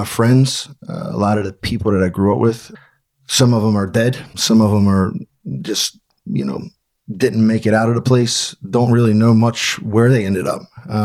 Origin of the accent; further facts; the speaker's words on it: Baltimore, Maryland, United States; So I grew up in East Baltimore. I was always with the older guys.